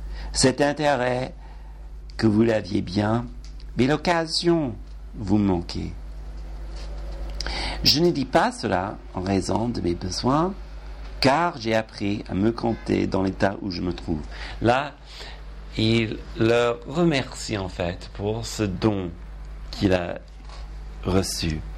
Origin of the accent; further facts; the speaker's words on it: United States; now in Paris, France; quand nous avons déménagé ici à Paris, et quand on a vu Paris pour la première fois, surtout en tant qu'Américain